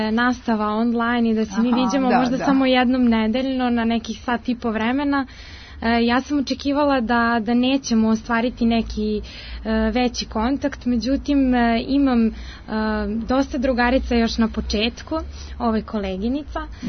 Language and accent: Serbian; Paraćin, Pomoravlje District, Serbia; now in Belgrade, Serbia; Da, ja sam iz Paraćina, ali sam pre 20-ak dana se preselila za Beograd.